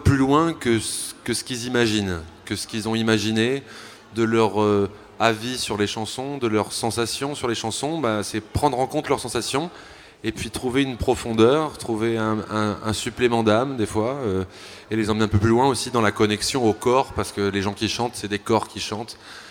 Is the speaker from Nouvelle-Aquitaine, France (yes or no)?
no; Nantes, Pays de la Loire, France; Mais oui, j'habite à Nantes, je suis nantais.